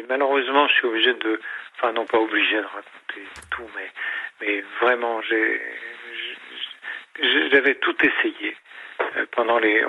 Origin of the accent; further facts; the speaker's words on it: Belgium; chez moi en Belgique.